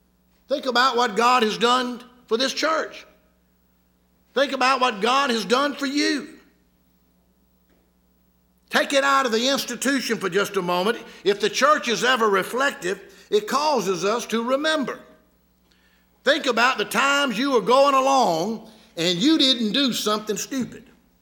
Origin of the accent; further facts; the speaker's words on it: Albany, United States; When I was growing up in Albany